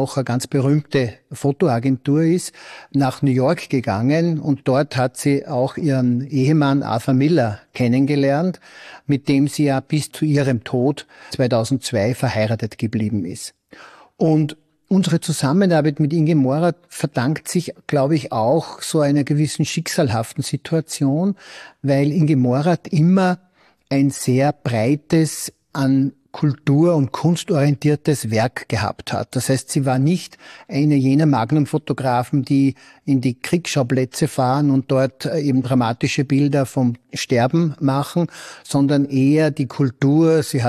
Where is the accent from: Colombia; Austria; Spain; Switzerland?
Austria; Laakirchen, Upper Austria; ich bin ja aus La Kirchen, also ganz in der Nähe von Gmunden